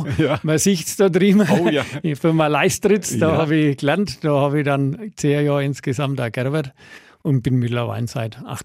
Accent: Höfen, Bavaria, Germany; Ja, ich bin in Höfen aufgewachsen.

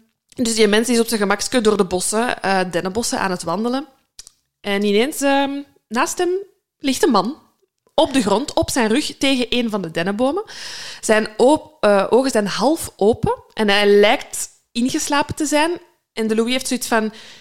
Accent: Limburg, Belgium; Als Limburger wordt dat misschien vergeven als je dan zo...

